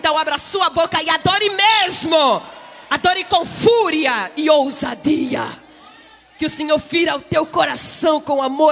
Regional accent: Angola; now in Brazil; você já percebeu que eu não sou brasileira, sou angolana. Angola é um dos 54 países do continente africano. É um dos países de fala portuguesa, então eu vim já, né, falando português.

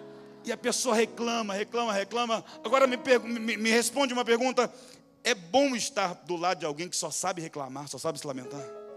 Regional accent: Chatuba, Rio de Janeiro, Brazil; born there; Nasci da Chatuba, lá na Baixada Fluminense, um lugar violento, de miséria, numa família muito pobre, de 11 filhos. E eu sou o 11º dessa família.

